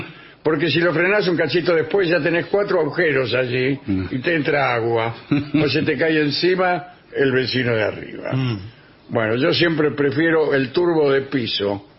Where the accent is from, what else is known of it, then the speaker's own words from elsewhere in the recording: Winnipeg, Manitoba, Canada; Hola, mis estimados vengadores … de Winnipeg, Manitoba, en Canadá.